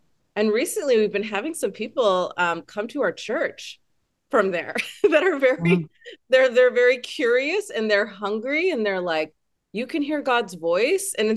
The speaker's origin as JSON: {"language": "English", "country": "United States", "said": "And I remember I'm American."}